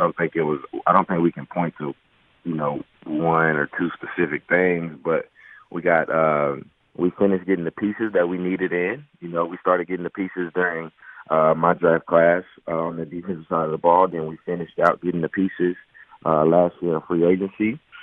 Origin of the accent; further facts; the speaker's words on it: Nashville, Tennessee, United States; You know, that's my team too. I'm from Nashville. That's my team.